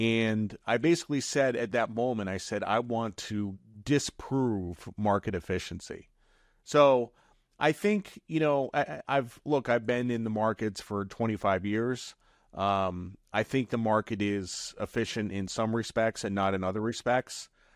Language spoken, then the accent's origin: English; Norwich, Connecticut, United States; I grew up in Norwich, Connecticut, graduated from high school in 1992.